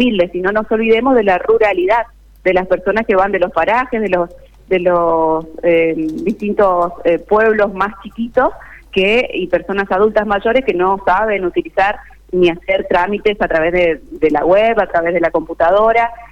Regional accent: Las Toscas, Santa Fe, Argentina; Yo soy de Las Toscas está a 16 kilómetros de la ciudad de Villa Ocampo.

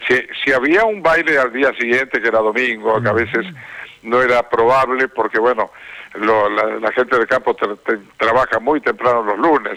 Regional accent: Rosario, Santa Fe, Argentina; born there; No, yo nací en Rosario.

